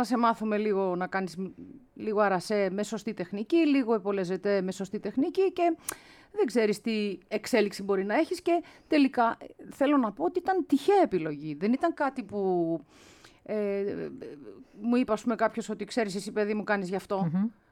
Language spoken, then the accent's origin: Greek; Greece; Με το που πήγα εκεί, γεια σας ήρθα, είμαι από την Ελλάδα